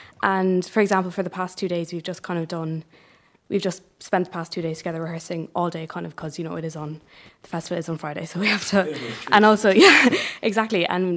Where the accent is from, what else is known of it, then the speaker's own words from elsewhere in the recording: Limerick, Munster, Ireland; I am from Limerick